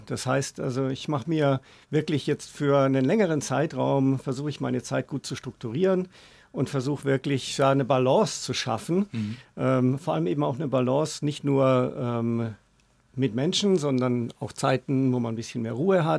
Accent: Kreuzwertheim, Bavaria, Germany; Ich bin ja in Kreuzwertheim aufgewachsen, in Miltenberg geboren. Meine Eltern haben in Kreuzwertheim dann gebaut und bin dort aufgewachsen. Wir waren am Ortsrand

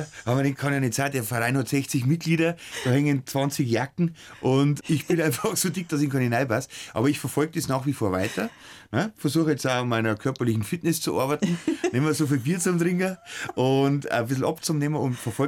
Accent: Bavaria, Germany; so dieses heile Weltbild, wie es bei uns im Bayerischen Wald war, zu meiner Kindheit, dass die Mama daheim eine Hausfrau ist

